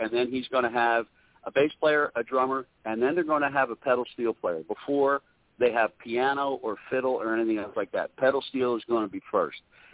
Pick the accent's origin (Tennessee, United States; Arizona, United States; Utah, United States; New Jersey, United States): New Jersey, United States; Piscataway; So I get to see my buddies that I grew up with there in Piscataway.